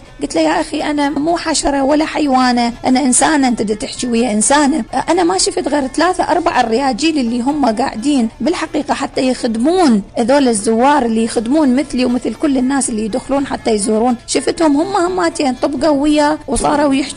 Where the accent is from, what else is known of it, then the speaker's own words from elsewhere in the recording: Karbala, Karbala Governorate, Iraq; يعني أنا بنت مدينة كربلاء